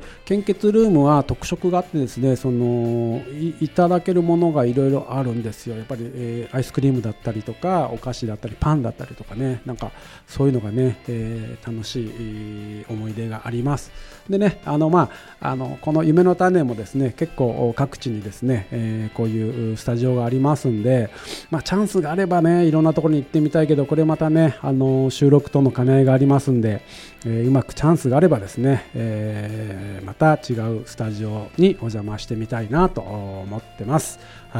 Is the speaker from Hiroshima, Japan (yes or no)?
yes; Hiroshima, Japan; がね、お伝えしました。